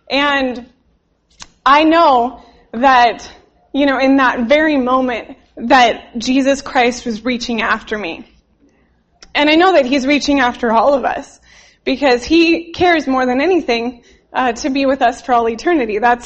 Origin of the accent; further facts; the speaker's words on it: Wichita, Kansas, United States; now in Los Angeles, United States; I grew up here in Wichita, Kansas, and now I live in Los Angeles, California.